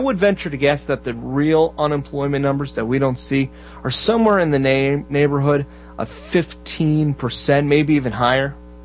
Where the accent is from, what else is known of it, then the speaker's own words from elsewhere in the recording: Florida, United States; We spent under $2 a gallon for gas here in my home state of Florida.